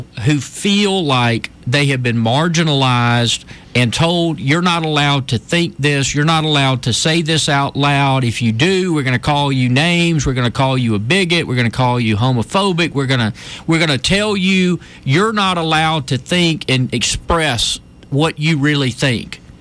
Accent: Elba, Alabama, United States; also born or lived in Montgomery, United States; It's home for me. I grew up in the Wiregrass. I grew up in Elba. I lived in Montgomery for 20 years

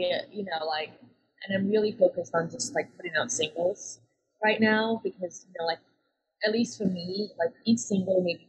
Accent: Jamaica; growing up in Jamaica, obviously I'm still hearing like reggae music every day, and like ska

